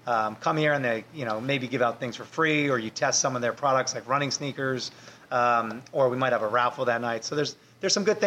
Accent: Norwalk, Connecticut, United States; Well, I grew up in Norwalk, and, you know, Norwalk is just booming.

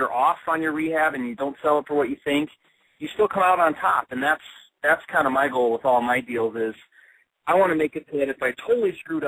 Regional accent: Michigan, United States; I'm from Michigan, and we sold our home, and we took our family on an RV trip.

